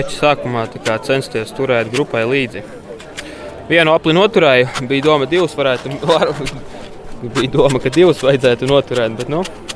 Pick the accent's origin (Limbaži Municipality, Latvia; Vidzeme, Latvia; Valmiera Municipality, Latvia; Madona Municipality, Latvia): Madona Municipality, Latvia; Madona; es pats no Madonas, man arī trase laba ir. Un es tur patās pie trases dzīvoju